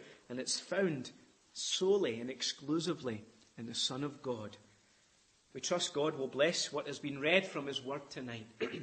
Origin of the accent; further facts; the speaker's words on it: Scotland, United Kingdom; Don't ask me to do that the other way about, because I'm Scottish and not Irish